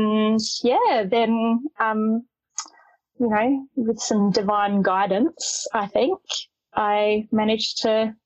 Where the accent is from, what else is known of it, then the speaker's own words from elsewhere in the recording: Adelaide, South Australia, Australia; So I'm from Adelaide, South Australia